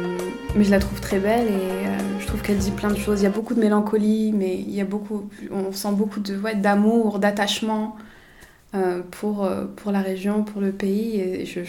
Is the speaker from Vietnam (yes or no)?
no; France; Je suis une femme, j'ai grandi en banlieue, je suis française. J'ai décidé d'être algérienne, d'avoir la nationalité algérienne à 25 ans. Je suis donc binationale.